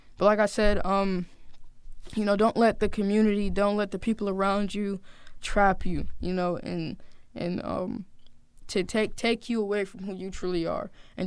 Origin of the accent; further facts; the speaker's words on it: Orange, New Jersey, United States; I'm originally from Orange, New Jersey, which isn't that far, though.